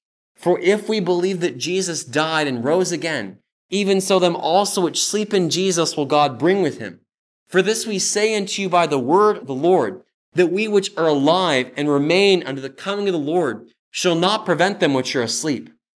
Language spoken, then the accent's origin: English; Modesto, California, United States; the funeral was held in my hometown of Modesto, California, where I grew up.